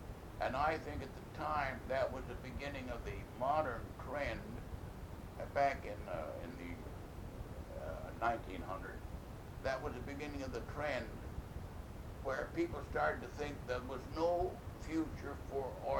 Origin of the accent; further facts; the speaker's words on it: Auburn, New York, United States; born there; No, I was born in Auburn, New York.